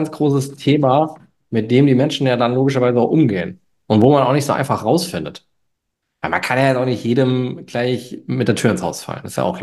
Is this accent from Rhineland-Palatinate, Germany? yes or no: yes; Mainz, Rhineland-Palatinate, Germany; ich komme ja aus Mainz, hatte logischerweise Mainzer Kennzeichen